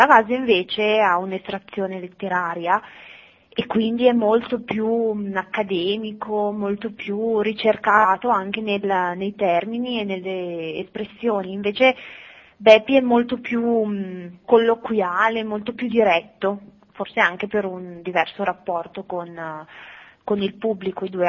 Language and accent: Italian; Bergamo, Lombardy, Italy; io, essendo bergamasca, volevo rifarmi a qualcosa che riguardasse la mia realtà